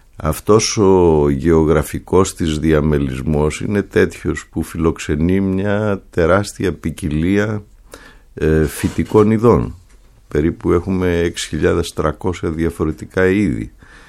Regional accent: Northern Greece, Greece; παρότι είμαι Βορειοελλαδίτης

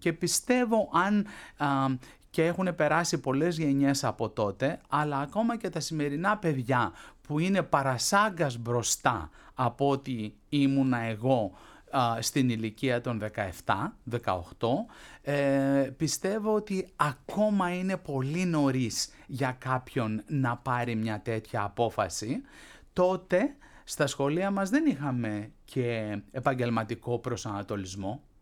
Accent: Athens, Attica, Greece; Γεννήθηκα και μεγάλωσα στην Αθήνα, στην περιοχή των Αμπελοκήπων, η Άμπελο Γκάρντεν, όπως το λέγαμε τότε.

